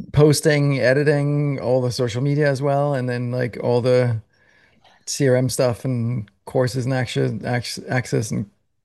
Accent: Denmark; I'm from Denmark

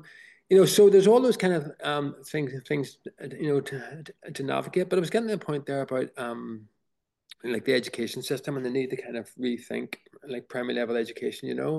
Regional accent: Ireland; and now I'm a kind of I'm an Irish patriot

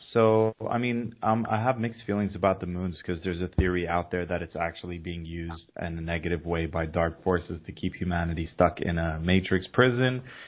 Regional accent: Dubai, United Arab Emirates; I didn't fit in with my culture, with my society growing up in Dubai.

